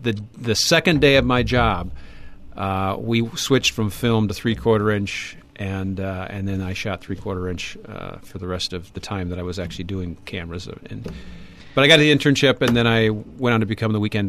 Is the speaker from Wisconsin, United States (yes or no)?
yes; Wisconsin, United States; now in Minnesota, United States; Well, I grew up in Wisconsin, so there's not a whole lot of difference there. But yeah, it's been now... I came in early 1990, so almost 23, 24 years now.